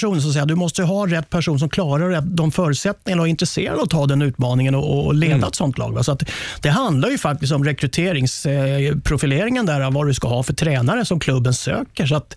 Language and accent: Swedish; Stockholm, Stockholm County, Sweden; now in Örnsköldsvik, Sweden; Du, jag kommer från Stockholm. Ja. Jag flyttade upp till Övik.